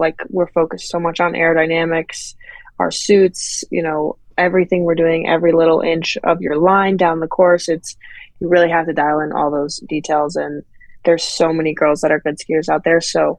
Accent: Strawberry, California, United States; So yeah, that's where I'm from. I grew up in Strawberry

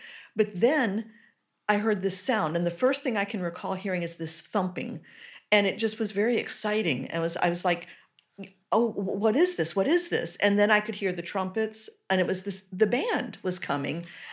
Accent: Virginia, United States; I grew up in Virginia in a very small, lightly populated area. And there's a small town there called Callio.

